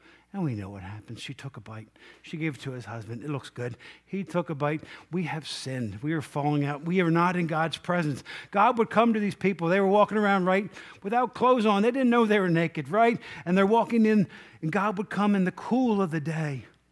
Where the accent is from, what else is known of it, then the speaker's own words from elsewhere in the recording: Maryland, United States; So we grew up in Cecil County, and we didn't have, you know, much of a diversity.